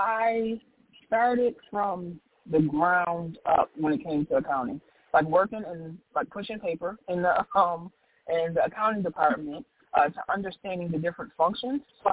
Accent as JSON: {"language": "English", "town": "Buffalo", "region": "New York", "country": "United States", "tie": "born or raised there", "said": "Yes, I am from Buffalo, New York, born and raised."}